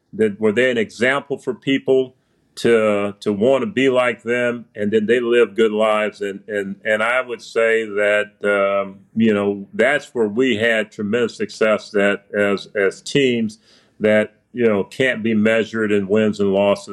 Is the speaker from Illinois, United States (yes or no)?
yes; Chicago, Illinois, United States; I remember I grew up right outside of Chicago, Illinois, and we would ride into Chicago, Michigan Avenue